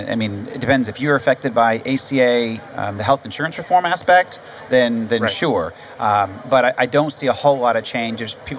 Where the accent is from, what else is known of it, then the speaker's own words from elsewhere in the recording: Atlanta, Georgia, United States; I have known the Tom Price has been a friend for about 17, 18 years now because we're both from Atlanta.